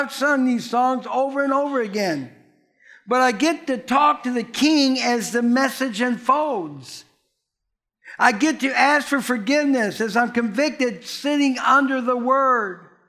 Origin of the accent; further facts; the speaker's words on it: Indiana, United States; Now, as I told you, I grew up in Indiana, and every year, just even as a little kid, we go.